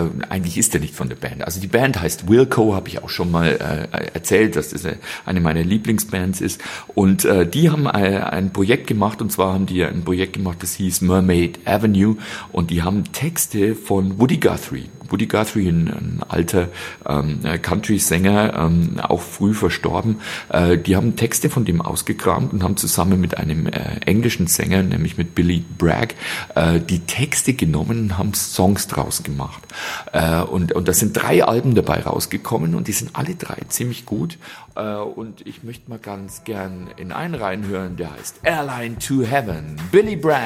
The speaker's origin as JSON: {"language": "German", "town": "Selb", "region": "Bavaria", "country": "Germany", "tie": "born or raised there", "said": "so runterschau von Lengenau so runter auf meine Heimatstadt Selb"}